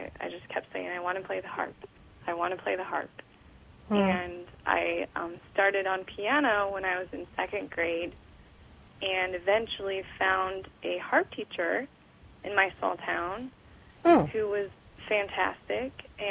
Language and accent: English; Wenatchee, Washington, United States; moved away as an adult; I grew up in Wenatchee, Washington. A small town in the middle of Washington State, And I was there until I was 18.